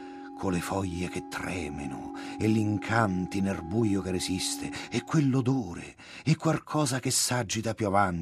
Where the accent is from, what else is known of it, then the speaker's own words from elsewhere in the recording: Sulmona, Abruzzo, Italy; born there; accent: Abruzzese; io sono nato a Sulmona, ma tra il mio abruzzese e il dialetto romano non ci corre poi questa gran differenza.